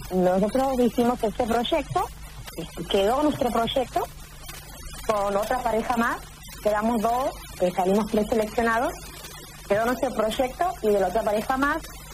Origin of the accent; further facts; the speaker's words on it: Río Grande, Tierra del Fuego, Argentina; nosotros venimos de Río Grande, en la cual nosotros ya conocemos el frío, viste, conocemos la ráfaga de viento.